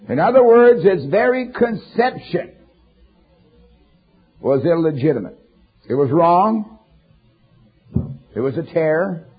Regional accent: Canada; I don't know too much about tares and wheat, but I came from Canada where they have wild oats.

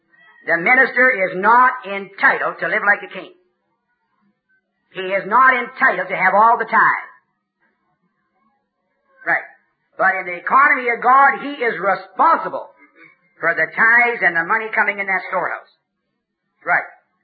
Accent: Canada; born there; I'm a Canadian by birth.

